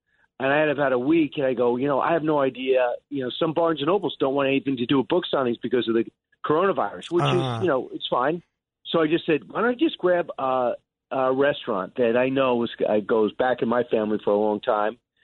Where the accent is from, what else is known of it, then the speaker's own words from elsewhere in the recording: Long Island, New York, United States; I grew up on Long Island, went to LIU, knew nothing about it.